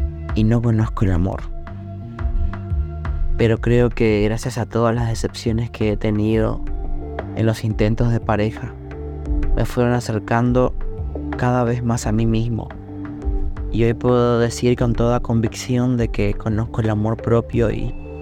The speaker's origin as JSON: {"language": "Spanish", "country": "Argentina", "said": "Soy un hombre de Argentina, de 39 años."}